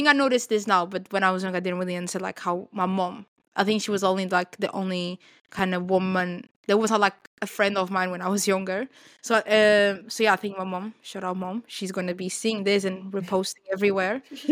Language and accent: English; Portugal; now in United Kingdom; I'm originally from Portugal, born and raised in Portugal, and I moved to the UK six years ago.